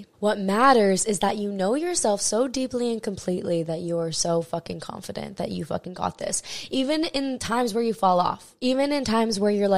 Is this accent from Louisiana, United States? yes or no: no; Hawaii, United States; And if you don't know, I'm born and raised in Maui, Hawaii